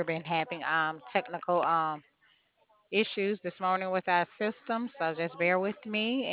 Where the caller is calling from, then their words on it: New Mexico, United States; At the moment, New Mexico.